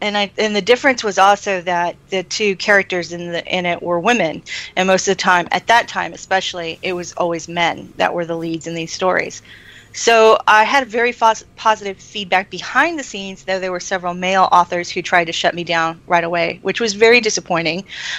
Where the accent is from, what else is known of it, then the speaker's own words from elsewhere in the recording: Texas, United States; Of course, I'm from Texas, so you know, pioneer spirit is still huge in Texas.